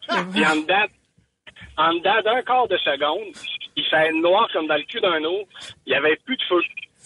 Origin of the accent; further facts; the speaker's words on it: Quebec, Canada; Dans le fond, je viens du coin de Québec.